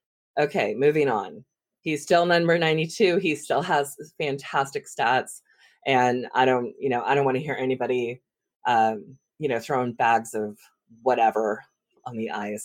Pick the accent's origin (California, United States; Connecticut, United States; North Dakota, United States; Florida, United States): California, United States; okay, so I grew up in the Bay Area, and you had Mark McGwire and Jose Canseco.